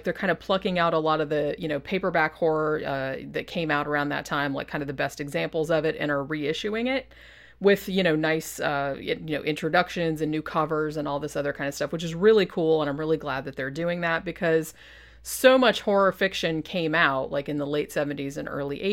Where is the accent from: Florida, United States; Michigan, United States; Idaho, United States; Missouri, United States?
Florida, United States; Like, I grew up in the South, not Alabama, but I grew up in Florida. And a lot of my relatives were like from Tennessee and from other southern states.